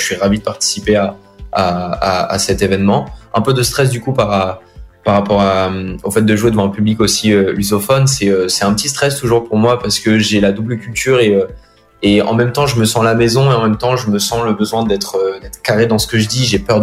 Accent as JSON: {"language": "French", "region": "Lisbon", "country": "Portugal", "tie": "born or raised there", "also_born_or_lived": "France", "said": "j'ai grandi au Portugal. Moi, je suis né en France, mais on est vite retourné habiter au Portugal avec mes parents. J'ai grandi à Lisbonne, ma famille est de Porto."}